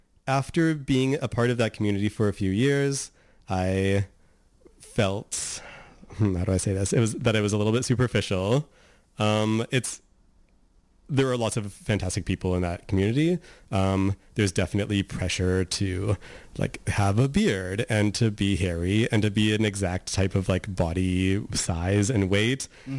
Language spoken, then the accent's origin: English; Nanaimo, British Columbia, Canada; Like, I didn't really have any, like, gay role models growing up in Nanaimo at that time.